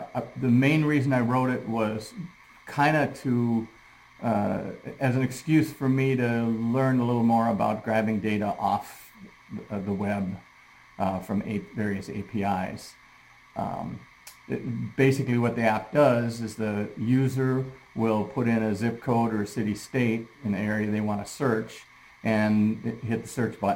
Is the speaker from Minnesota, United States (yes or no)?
yes; Clearwater, Minnesota, United States; I'm from Clearwater, Minnesota.